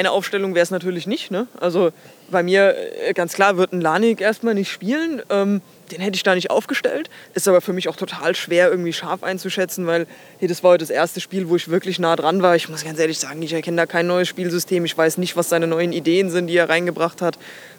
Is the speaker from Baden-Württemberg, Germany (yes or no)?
yes; Walldorf, Baden-Württemberg, Germany; dadurch, dass wir heute hier schon in meiner Heimat in Walldorf sind